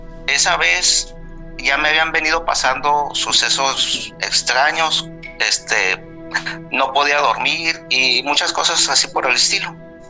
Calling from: La Paz, Baja California Sur, Mexico; Soy de aquí, de La Paz, Baja California Sur.

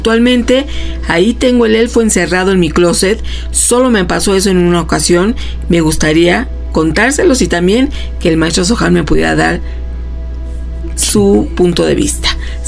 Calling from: San Luis Potosí, Mexico; de San Luis Potosí.

